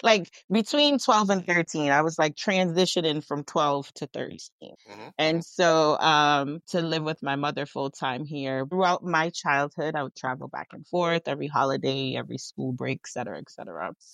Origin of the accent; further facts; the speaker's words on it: Frankfield, Clarendon, Jamaica; So I'm from a little town in Jamaica called Frankfield. It is in the country.